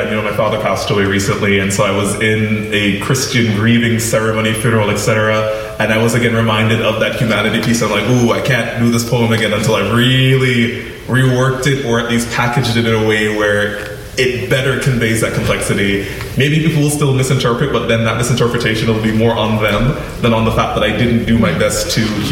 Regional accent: Jamaica; So I grew up in Jamaican Pentecost, which was a very difficult experience as a queer, racialized person who was aware of colonialism and all the wildness of being in the Caribbean.

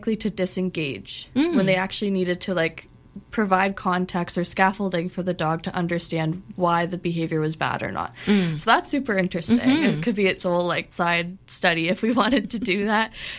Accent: Ottawa, Ontario, Canada; I grew up in Ottawa

